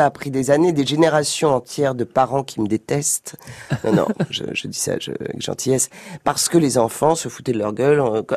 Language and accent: French; Oran, Oran Province, Algeria; born there; Non, je suis né à Oran, en Algérie.